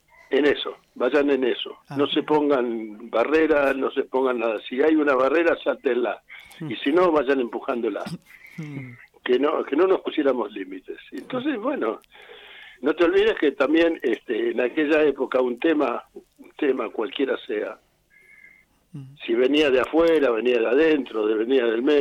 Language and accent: Spanish; Argentina; somos argentinos y somos cristianos